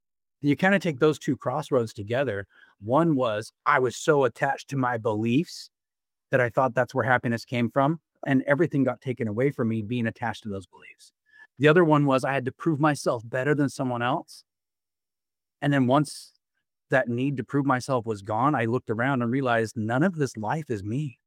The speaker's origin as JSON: {"language": "English", "region": "Texas", "country": "United States", "tie": "born or raised there", "said": "But I remember we grew up in South Texas"}